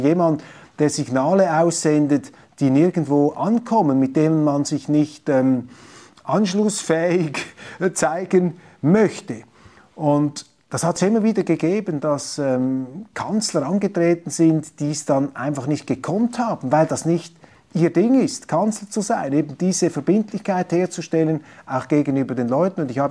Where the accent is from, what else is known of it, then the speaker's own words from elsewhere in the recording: Switzerland; denn ich bin ja Schweizer, ich bin nicht Deutscher